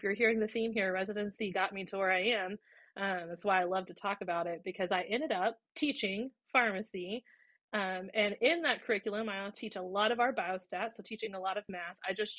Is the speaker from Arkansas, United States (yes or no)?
yes; Arkansas, United States; I'm originally from Arkansas.